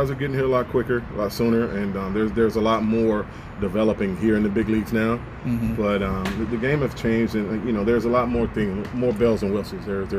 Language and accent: English; Mississippi, United States; I'm from Mississippi, a country boy.